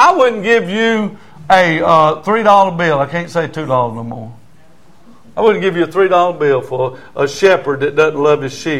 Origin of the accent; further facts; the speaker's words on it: South Carolina, United States; I'm from South Carolina. I got to say this.